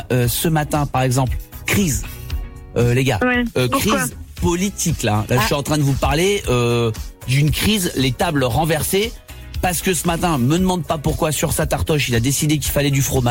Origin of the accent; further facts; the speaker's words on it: France; mais on est des Français